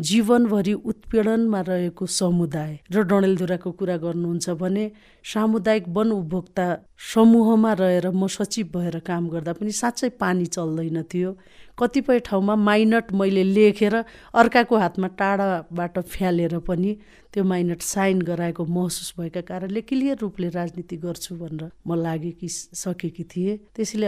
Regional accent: Tikapur, Sudurpashchim Province, Nepal; म टिकापुरको कैलालीमा जन्मिएर हुर्किएँ

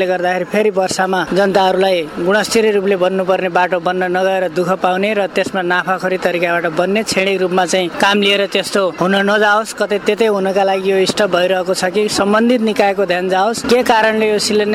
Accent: Bhurigaun, Lumbini Province, Nepal; श्री जगदम्ब उच्च माविको English teacher हो, मेरो घर यहीँ भुरीगाउँ हो।

